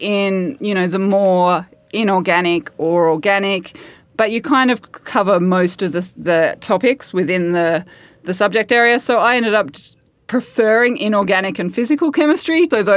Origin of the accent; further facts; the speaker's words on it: Canberra, Australian Capital Territory, Australia; Canberra has a reputation for being a very dull city with lots of roundabouts, but where you grow up is your home.